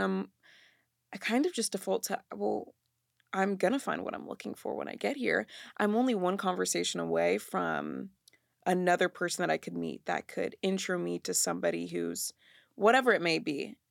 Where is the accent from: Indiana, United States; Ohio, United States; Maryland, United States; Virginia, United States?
Maryland, United States; Annapolis; So, I grew up in Annapolis, Maryland. Love that city.